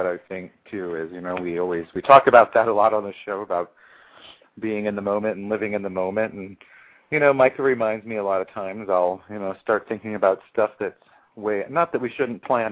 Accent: United States; thankful that I'm an American and thankful that I grew up, you know, how I have

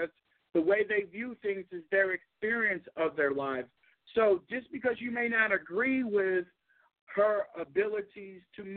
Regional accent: Louisiana, United States; I'm from Louisiana originally, so it's totally different than Louisiana.

